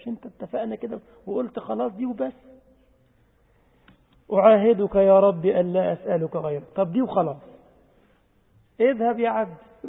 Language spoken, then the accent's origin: Arabic; Egypt; ما هو عندنا في مصر بيقولوا على الميه الخمره